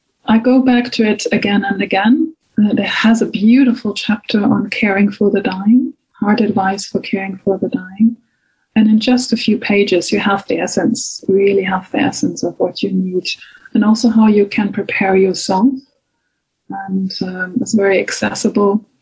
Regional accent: Germany; So I started, I grew up in Germany.

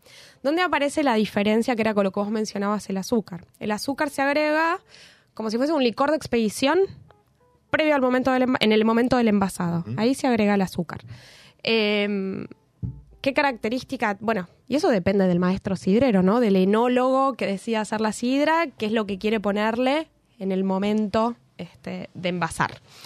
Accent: Bariloche, Río Negro, Argentina; Bueno, nosotros somos de Bariloche.

